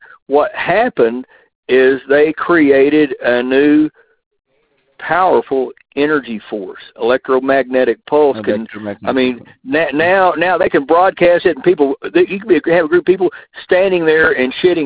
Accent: Texas, United States; accent: Texas Panhandle; my accent is from the Texas Panhandle. And I can't get rid of it. I wish I could.

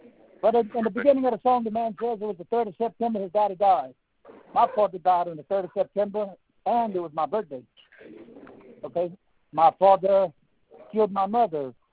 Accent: Louisiana, United States; I'm from South Louisiana. We got our accent, you know.

